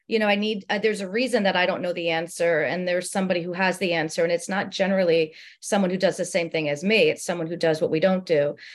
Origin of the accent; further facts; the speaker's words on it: New York, United States; now in US South; I came from New York, I moved to the South